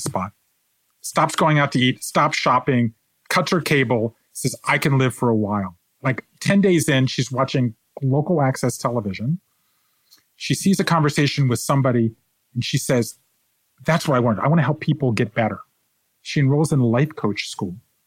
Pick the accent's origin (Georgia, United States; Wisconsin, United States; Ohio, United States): Georgia, United States; Savannah; born or raised there